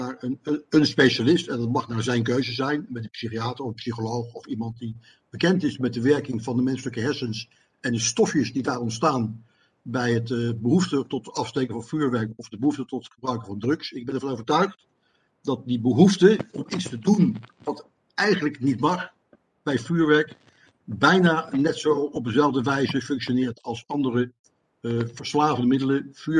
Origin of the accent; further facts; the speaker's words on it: The Hague, South Holland, Netherlands; ik kom uit Den Haag. Ik ben opgegroeid in Den Haag.